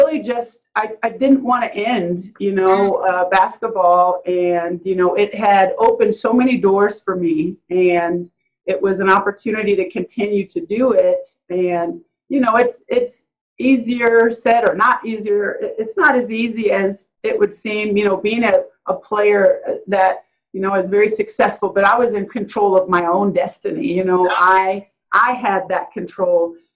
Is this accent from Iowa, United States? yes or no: yes; Waterloo, Iowa, United States; I was born and raised in Waterloo, Iowa. I'm a Midwest girl, country girl.